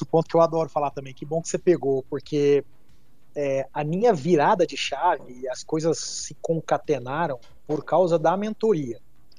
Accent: Brazil; como brasileiro ufanista, quando ele fala aquilo, você fala: pô, o que esse cara tá falando no meu país, né?

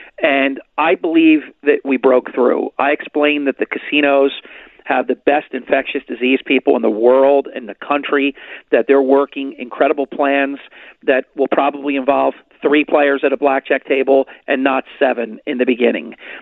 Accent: Ventnor City, New Jersey, United States; also born or lived in Atlantic City, United States; I was born and raised in Atlantic City, and for a good portion of my life, I was raised in Ventnor City

